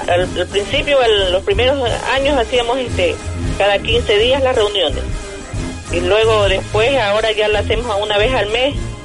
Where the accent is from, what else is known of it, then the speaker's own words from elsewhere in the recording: Pasaje, El Oro, Ecuador; Soy de Pasaje, provincia del Oro.